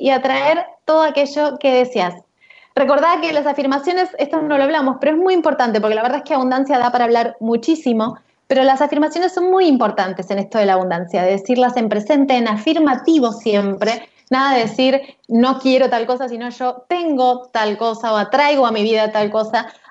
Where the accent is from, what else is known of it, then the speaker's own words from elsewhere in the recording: Buenos Aires Province, Argentina; Ambas somos de Zona Sur, tenemos nuestro corazoncito ahí, aunque nos vinimos a Zona Norte, pero amamos Zona